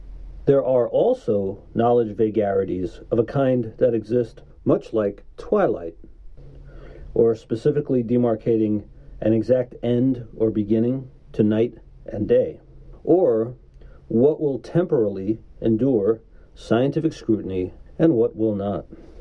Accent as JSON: {"language": "English", "region": "New York", "country": "United States", "tie": "born or raised there", "said": "across the northern international border of the U.S. and my home state of New York."}